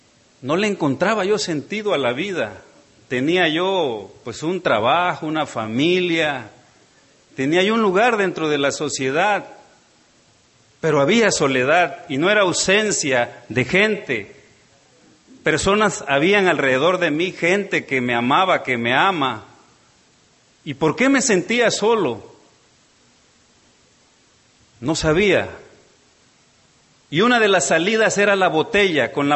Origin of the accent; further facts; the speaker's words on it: Tabasco, Mexico; mis queridos hermanos mexicanos, yo vengo de Tabasco.